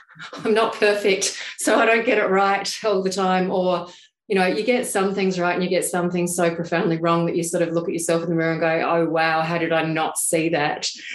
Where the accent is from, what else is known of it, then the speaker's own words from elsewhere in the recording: Port Pirie, South Australia, Australia; And so I was this, you know, this young girl growing up in Port Pirie who was just passionate about social issues before social issues became social issues.